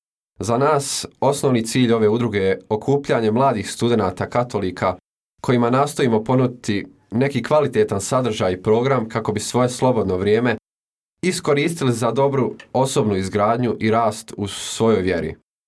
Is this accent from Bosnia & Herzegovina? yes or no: yes; Vitez, Federation of Bosnia and Herzegovina, Bosnia & Herzegovina; Dolazim iz Viteza